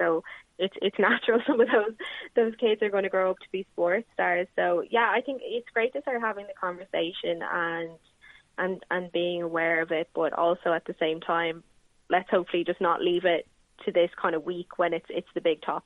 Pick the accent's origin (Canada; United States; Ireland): Ireland; why should I be treated differently to Gina? We're both Irish.